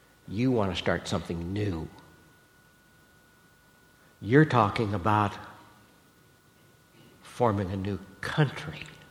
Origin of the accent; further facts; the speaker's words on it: Iowa, United States; now in Pennsylvania, United States; See, I grew up in Iowa, and even though I've lived in Pennsylvania almost twice as long as I ever lived in Iowa, there's something about me, I'm still an Iowan.